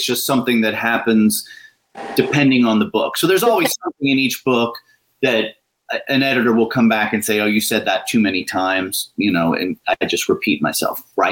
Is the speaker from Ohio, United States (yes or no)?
yes; Ohio, United States; I grew up in Ohio, and we just started saying mint now. It just got to Ohio.